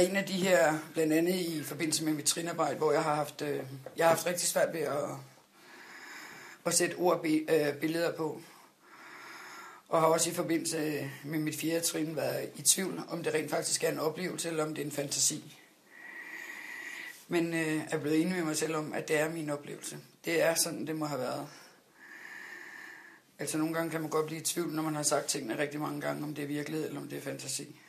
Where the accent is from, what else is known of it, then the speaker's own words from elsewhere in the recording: Copenhagen, Capital Region of Denmark, Denmark; born there; Jamen, jeg er 46, og jeg er født i København.